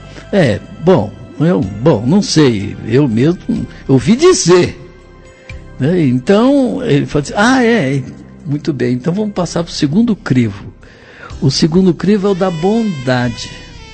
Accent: Paraná, Brazil; Lá no Paraná também, que é a minha terra, né?

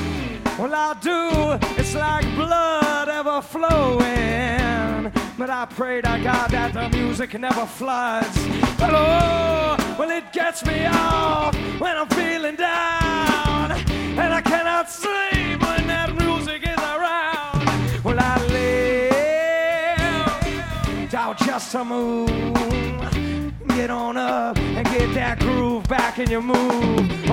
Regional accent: Rockville, Maryland, United States; we're from Rockville, Maryland, and we thank you for letting us into your town tonight.

